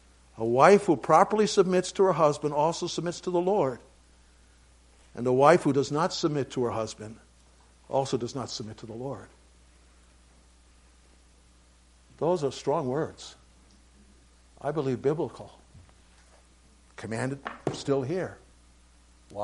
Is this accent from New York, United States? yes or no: yes; New York City, New York, United States; I'm from New York City.